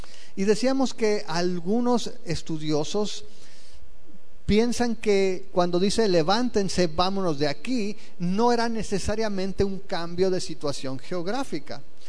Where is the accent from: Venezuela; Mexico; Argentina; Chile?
Mexico; quizá para nosotros como mexicanos, como gente que vive en Hermosillo, no tenga mucho sentido